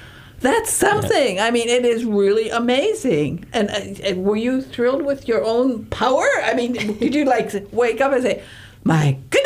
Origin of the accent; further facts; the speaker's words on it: Upper Peninsula, Michigan, United States; I come from the Upper Peninsula of Michigan, and we had a state institution there that was very famous.